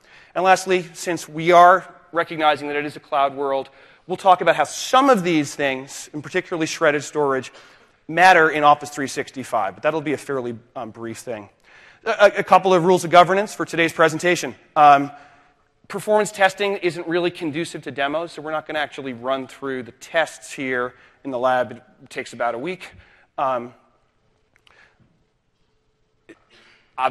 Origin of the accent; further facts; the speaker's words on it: Boston, Massachusetts, United States; As I said, I am from Boston, Massachusetts. How many of you have never been to Boston?